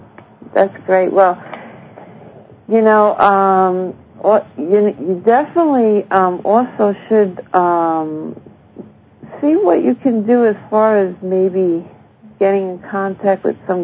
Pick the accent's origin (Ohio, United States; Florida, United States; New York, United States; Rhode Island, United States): Florida, United States; Miami; Oh, Miami. You know, I was raised in Miami.